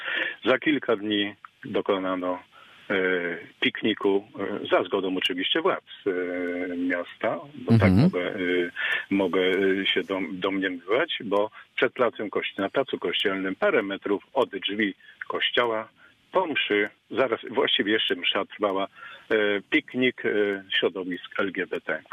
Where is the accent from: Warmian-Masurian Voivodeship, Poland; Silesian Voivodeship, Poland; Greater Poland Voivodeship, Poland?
Greater Poland Voivodeship, Poland; Nowy Tomyśl; Pochodzę z Nowego Tomyśla.